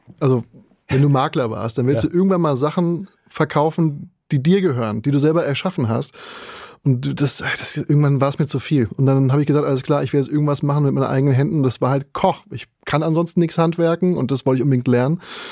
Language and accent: German; Frankfurt, Hesse, Germany; Ja, ich komme aus Frankfurt.